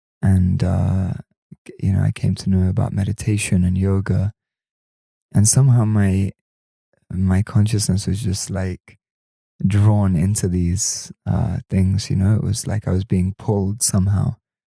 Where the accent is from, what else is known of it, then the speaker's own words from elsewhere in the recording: England, United Kingdom; I grew up in the countryside of England, really beautiful nature and very beautiful upbringing